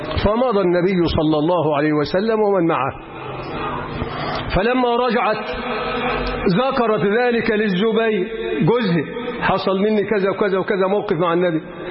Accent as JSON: {"language": "Arabic", "country": "Egypt", "said": "اللهم اجعل بلدنا مصر بلد امن وامان ورخاء واستقرار"}